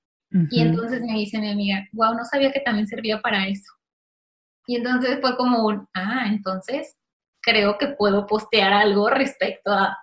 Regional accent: Mexico; Me pueden buscar como mexicana con esclerosis

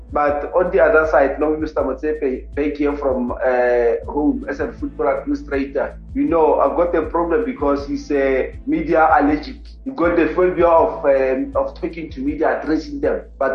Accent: South Africa; The other one, as a South African, I feel proud.

